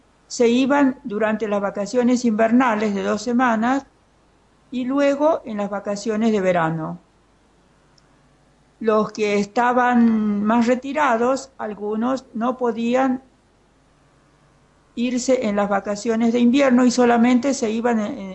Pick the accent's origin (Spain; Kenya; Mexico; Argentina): Argentina; el internado en mi país, la Argentina.